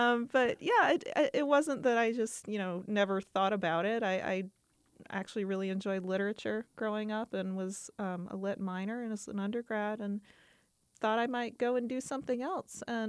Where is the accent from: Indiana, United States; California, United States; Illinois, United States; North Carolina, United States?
North Carolina, United States; Durham; And when I was born in Durham, North Carolina, she was a professor at the University of North Carolina. So I grew up in the halls of the geology department.